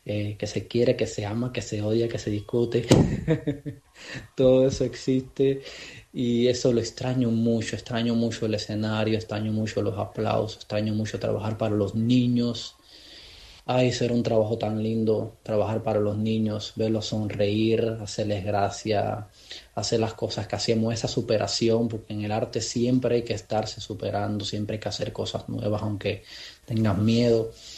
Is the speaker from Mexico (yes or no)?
no; Holguín, Cuba; Lógicamente, como todo cubano, extraño mi tierra, extraño mi holguín